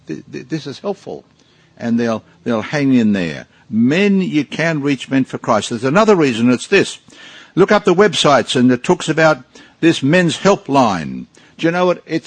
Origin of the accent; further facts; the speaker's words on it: Australia; Now, I think here, although I'm an Aussie male, it's deficient, the Aussie male culture.